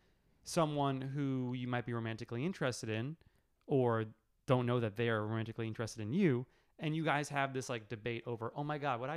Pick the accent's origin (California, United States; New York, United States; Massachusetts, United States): New York, United States; New York is actually an amazing place to grow up.